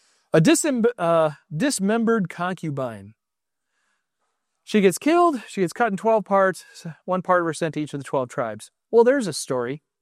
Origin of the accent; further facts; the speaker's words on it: Alaska, United States; I grew up in Alaska. That was my place. And in winters were long.